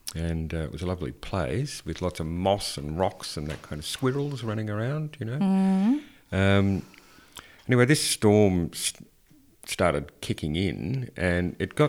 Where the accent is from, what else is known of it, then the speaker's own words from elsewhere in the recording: Australia; now in Europe; I'm an Australian. I'm used to storms and I'm not afraid of a pissy little European storm.